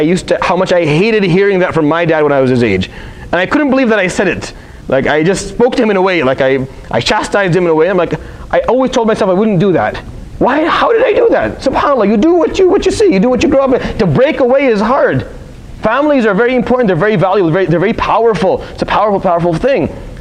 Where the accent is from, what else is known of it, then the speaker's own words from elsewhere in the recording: Syria; I'm not from the same community as him. Maybe he's from I'm from Syria.